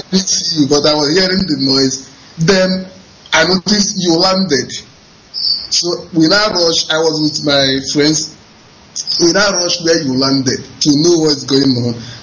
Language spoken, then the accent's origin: English; Anambra, Nigeria; now in Dakar, Senegal; from Dakar, Senegal. I'm calling from Dakar, Senegal. I'm from Idemi North local government in Anambra State.